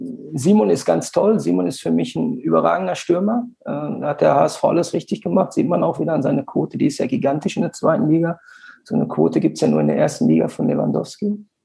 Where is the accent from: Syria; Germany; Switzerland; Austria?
Germany; Bochum, North Rhine-Westphalia; born there; ich bin in Bochum geboren